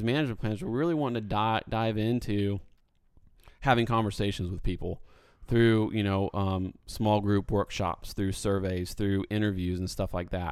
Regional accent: Indiana, United States; I grew up in Indiana, out in the country.

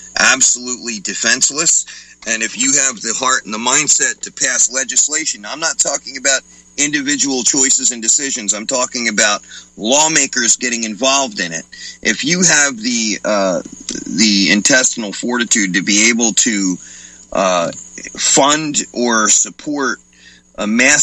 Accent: New Jersey, United States; See, I grew up in New Jersey, and Trump had a very strong presence in New Jersey.

